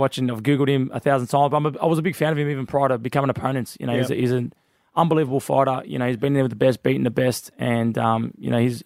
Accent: Australia; I'm an Aussie.

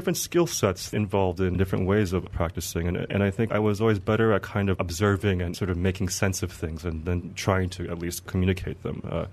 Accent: United States; Yeah, I was born and raised in the U.S.

